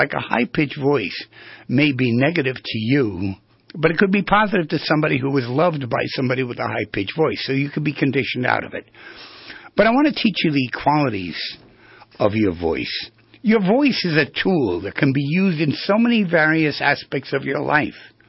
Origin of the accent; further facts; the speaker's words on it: New York, United States; And I don't know how they knew I was from New York, but they figured it out.